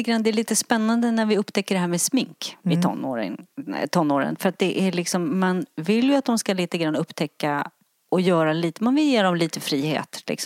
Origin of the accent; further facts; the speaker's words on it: Sweden; jag är tillsammans med en engelsman och han tycker att vi i Sverige inte förstår